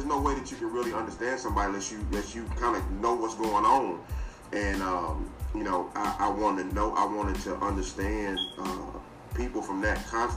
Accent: Knoxville, Tennessee, United States; Okay, man, I'm from Knoxville, Tennessee. I came to UTC to play football.

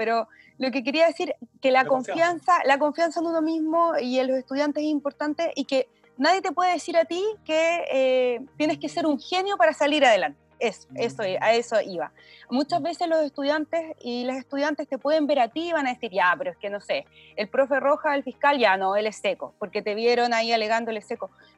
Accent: Coyhaique, Aysén, Chile; Yo soy coyhaiquina.

